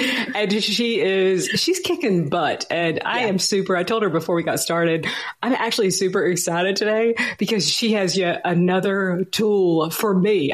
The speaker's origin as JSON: {"language": "English", "region": "Ohio", "country": "United States", "tie": "born there", "lives_now": "Wisconsin, United States", "said": "So, well, I was born in Ohio. But I now live in Wisconsin, and in between there were several moves as well."}